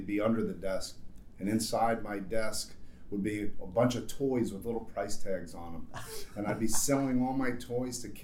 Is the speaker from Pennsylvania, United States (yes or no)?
no; Florida, United States; also born or lived in New Jersey; And I kind of had a unique situation growing up, because I moved from New Jersey to Florida.